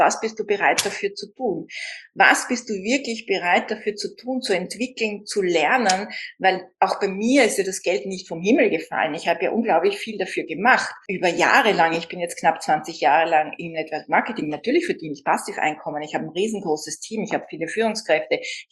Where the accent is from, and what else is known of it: Vienna, Austria